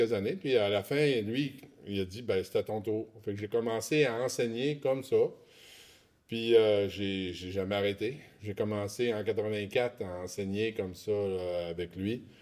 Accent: Montreal, Quebec, Canada; Moi, je viens de Montréal, puis la fin de semaine, je ne retournais pas chez moi.

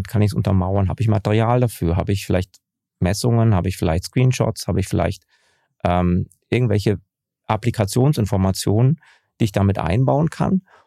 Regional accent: East Germany, Germany; ich bin im Osten aufgewachsen

